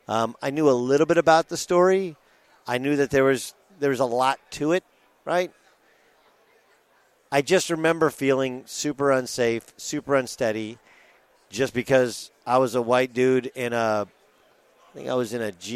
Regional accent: California, United States; Like, Los Angeles is, Orange County is my hometown.

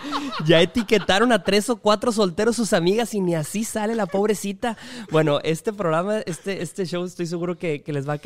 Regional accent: Monterrey, Nuevo León, Mexico; Exacto, tenía que ser de mi tierra.

